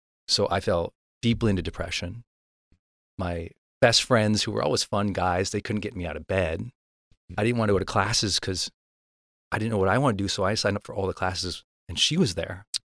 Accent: Montana, United States; And I'm from Montana. I didn't know where that was.

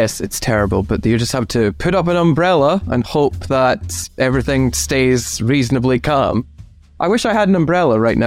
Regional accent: Scotland, United Kingdom; No, I am. I am Scottish

